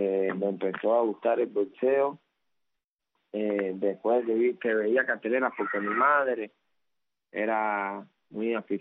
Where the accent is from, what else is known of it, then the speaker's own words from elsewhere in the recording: Havana, Cuba; moved away; En el Reparto Bahía. Pero posteriormente nos mudamos para Centro Habana, para Cayo Hueso. De ahí fue donde crecí, donde viví hasta que salí de Cuba.